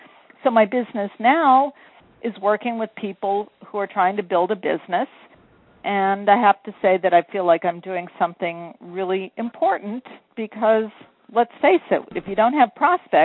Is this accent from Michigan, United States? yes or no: no; Pennsylvania, United States; moved away as an adult; I grew up in Pennsylvania, and I moved to New York City to dance.